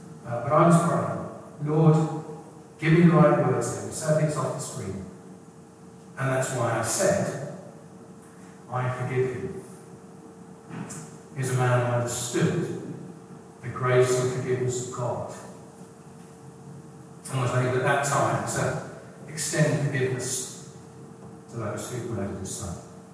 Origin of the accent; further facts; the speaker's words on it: South East England, United Kingdom; When I was growing up on the Isle of Wight